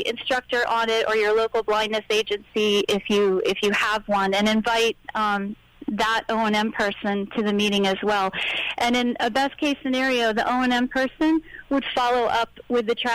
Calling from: Orlando, Florida, United States; Oh, Orlando.

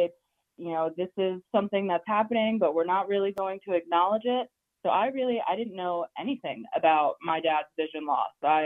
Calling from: Baltimore, Maryland, United States; Baltimore, yeah.

